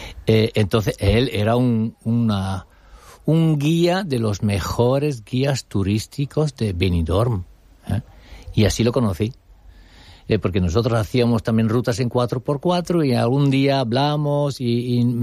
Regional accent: Bruges, Flanders, Belgium; Spanish is a second language; Sí, soy flamenco, de Brujas.

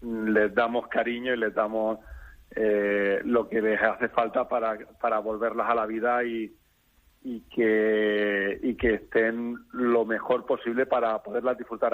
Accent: Villena, Valencian Community, Spain; yo que soy de Villena, pero vivo en VR.

